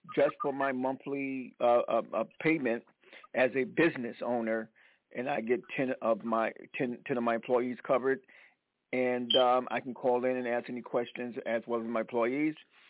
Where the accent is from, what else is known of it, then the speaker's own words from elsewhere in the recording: South Carolina, United States; Now, I'm from South Carolina. Everybody know I'm a sharecropper, son from South Carolina.